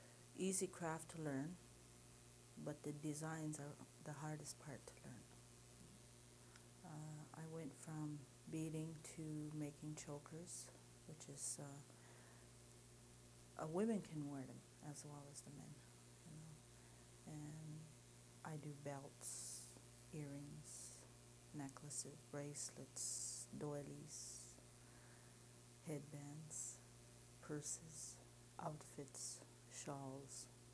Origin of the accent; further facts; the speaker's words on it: Ontario, Canada; born there; I was born on the Cape Croker Indian Reservation.